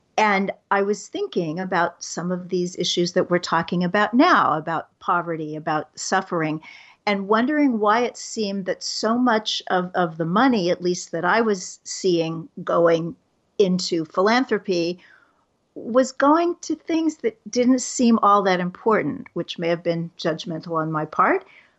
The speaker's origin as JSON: {"language": "English", "town": "Kansas City", "region": "Missouri", "country": "United States", "tie": "born or raised there", "said": "When I was in my 20s, I worked for a society magazine in Kansas City, my hometown"}